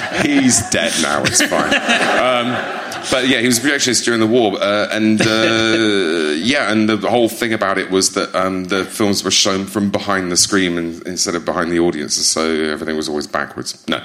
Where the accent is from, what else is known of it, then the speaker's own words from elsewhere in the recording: East Midlands, United Kingdom; I'm from Lincolnshire